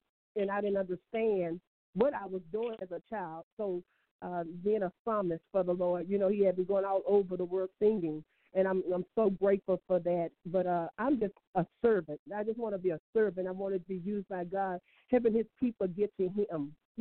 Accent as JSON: {"language": "English", "town": "Jonesboro", "region": "Louisiana", "country": "United States", "said": "I'm originally from Jonesboro, Louisiana. I grew up a little girl in the church"}